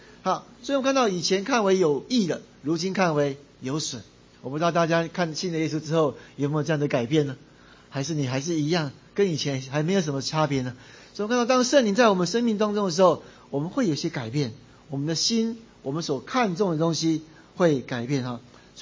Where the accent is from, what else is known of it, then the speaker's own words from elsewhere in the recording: China; 我们中国人常常会说啊，这个人是铁石心肠啊，